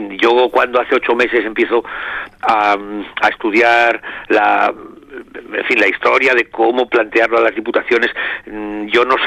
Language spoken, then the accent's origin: Spanish; Basque Country, Spain; somos nosotros, los vascos